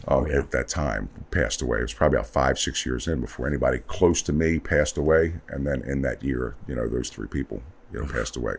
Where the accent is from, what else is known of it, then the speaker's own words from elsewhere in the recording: Catonsville, Maryland, United States; also born or lived in Glen Burnie; Well, what? Glen Burnie, Catonsville. 6 years old, I came to Catonsville.